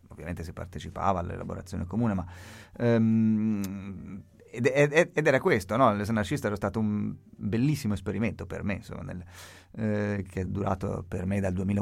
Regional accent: Massa, Tuscany, Italy; born there; è proprio un brano delle nostre parti anarchiste, nel senso, io sono nato a Massa.

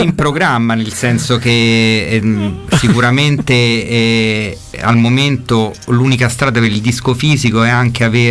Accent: Rome, Lazio, Italy; io vengo da Trastevere, anche lui

